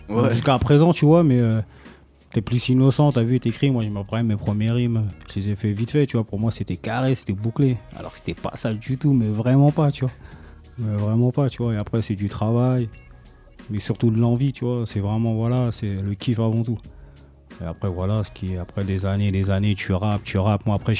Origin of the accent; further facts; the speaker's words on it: Sarcelles, Île-de-France, France; Et moi, j'ai grandi à Sarcelles, j'ai grandi dans un quartier.